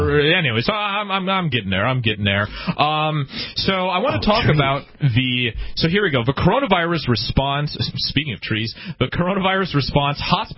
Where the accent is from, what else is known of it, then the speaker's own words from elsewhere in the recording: Canada; So my whole life, you know, I'm, for those of you unaware, I'm Canadian.